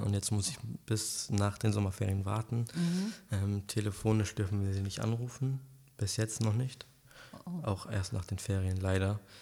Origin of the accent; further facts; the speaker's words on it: Bremen, Germany; born there; Bis zu meinem 11. Lebensjahr, aber ursprünglich bin ich in Bremen geboren.